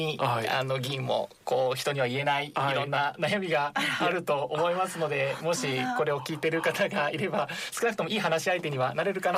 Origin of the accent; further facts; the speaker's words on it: Yokohama, Kanagawa, Japan; 私の地元の横浜市鶴見区だったりという